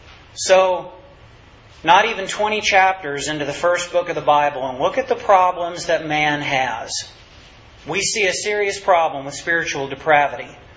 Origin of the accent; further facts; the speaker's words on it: Whidbey Island, Washington, United States; I can see changes from the way things were in the very early 80s when I was growing up on Whidbey Island.